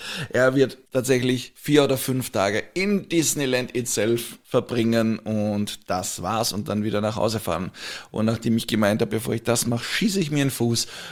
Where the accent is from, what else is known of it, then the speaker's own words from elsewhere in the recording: Vienna, Austria; bei uns in Wien